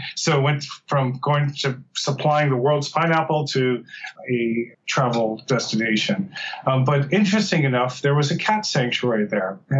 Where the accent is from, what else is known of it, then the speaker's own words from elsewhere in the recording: Hawaii, United States; I was born and raised on Oahu and surrounded by show dogs.